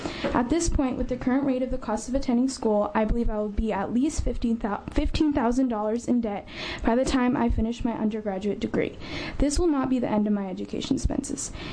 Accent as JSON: {"language": "English", "town": "White City", "region": "Oregon", "country": "United States", "said": "I am from White City, Oregon."}